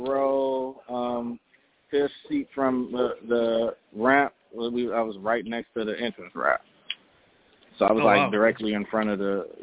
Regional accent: Detroit, Michigan, United States; I'm from Detroit, but I traveled down here

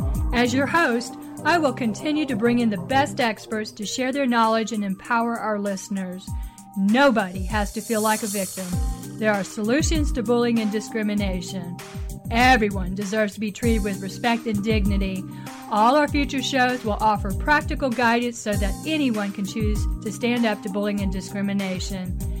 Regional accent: Florida, United States; I grew up in North Florida, the second poorest county in the state of Florida.

